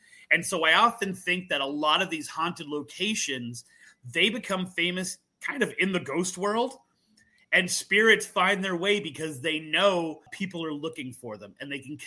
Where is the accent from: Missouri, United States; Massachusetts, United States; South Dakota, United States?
Massachusetts, United States; Of course, I'm from Massachusetts, right? Like, we went to Salem every other year for a field trip.